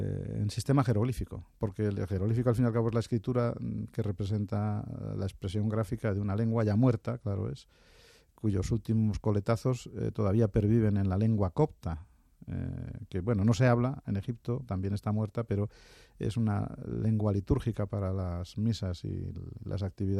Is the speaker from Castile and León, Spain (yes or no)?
yes; Segovia, Castile and León, Spain; born there; now in Madrid, Spain; Pero yo amo Madrid, pero yo soy de Segovia y además lo llevo muy a gala. Es decir, sí, pero yo nací en Segovia, aunque vivo en Madrid desde toda mi vida.